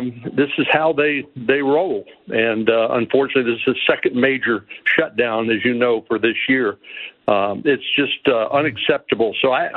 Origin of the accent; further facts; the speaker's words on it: Austin, Texas, United States; including my hometown, Austin, Texas.